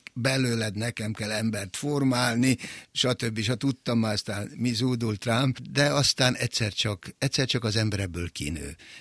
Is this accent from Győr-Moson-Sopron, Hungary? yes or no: yes; Győrzámoly, Győr-Moson-Sopron, Hungary; Szigetközben egy kis faluban, Győr-Zámolyban nőttem fel.